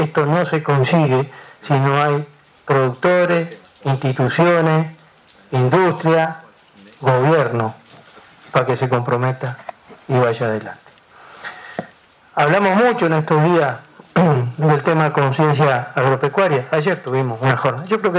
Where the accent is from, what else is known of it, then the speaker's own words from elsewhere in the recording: Uruguay; como parte de un gobierno, como uruguayo, nos llena de satisfacción